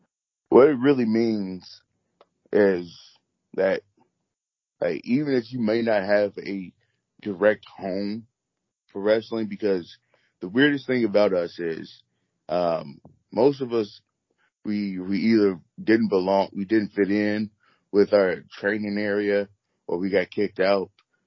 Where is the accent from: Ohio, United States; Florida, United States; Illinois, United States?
Illinois, United States; Chicago; now in Indianapolis, United States; You know, I'm from Chicago.